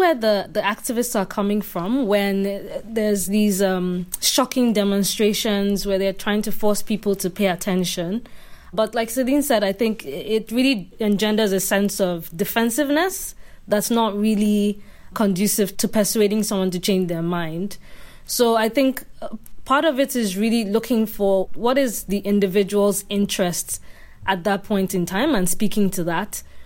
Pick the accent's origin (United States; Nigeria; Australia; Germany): Nigeria; I grew up in Nigeria. I haven't lived outside of Nigeria. The first time I spent more than a few months out of the country was when I did a master's degree just about a year ago.